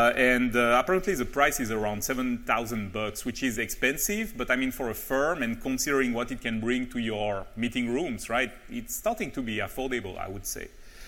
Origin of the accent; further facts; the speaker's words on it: Switzerland; I'm coming from Switzerland, like we were just chatting